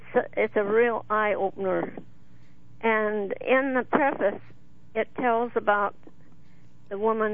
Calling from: California, United States; from Humboldt County.

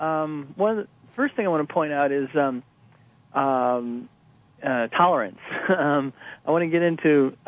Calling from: Santa Cruz, California, United States; in Santa Cruz.

